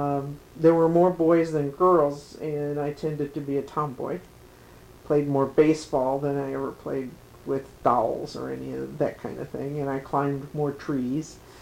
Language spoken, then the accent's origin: English; Chicago, Illinois, United States; First of all, I was born in Chicago, Illinois on September 23rd, 1941. And grew up in the same house on the north side of Chicago and went to Chicago Public Schools.